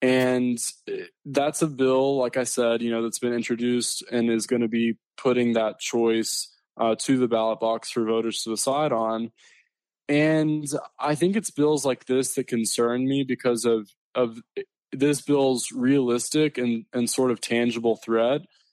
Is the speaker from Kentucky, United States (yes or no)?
yes; Corbin, Kentucky, United States; So we've been everywhere from Corbin, my hometown, to Louisville and Bowling Green.